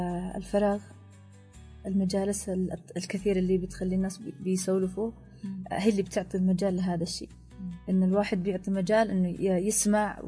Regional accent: Yemen; مثل احنا يعني احنا كبلد الوضع عندنا مش مستقر تماما، فاحنا لازم احنا كشعب يمني

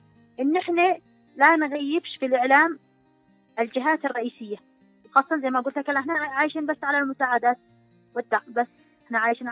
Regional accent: Yemen; المعاق عندنا في اليمن عادي أي واحد ممكن يتحمله

